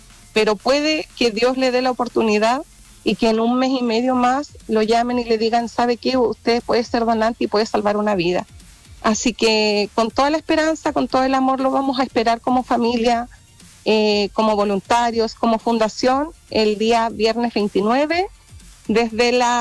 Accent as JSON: {"language": "Spanish", "region": "Los Lagos", "country": "Chile", "said": "Hemos recorrido Chiloé completo porque yo soy chilota"}